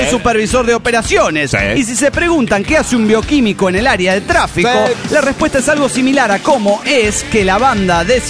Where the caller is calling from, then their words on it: Coatzacoalcos, Veracruz, Mexico; de Coatzacoalcos, Veracruz, México.